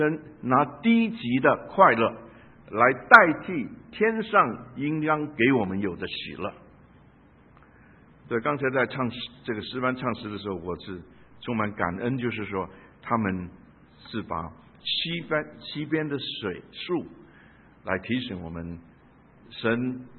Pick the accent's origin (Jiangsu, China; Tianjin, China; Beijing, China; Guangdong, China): Guangdong, China; now in United States; 我的背景、我的原生家庭，我是广东人，所以很多事情呢都是从我的学校，我也读过共产党学校，也接受过很多共产主义